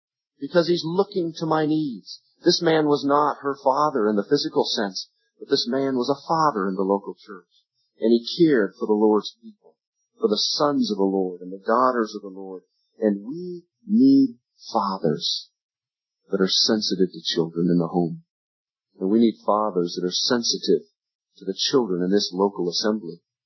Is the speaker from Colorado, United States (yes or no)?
yes; Colorado, United States; I look around in homes back home in my home state, the state of Colorado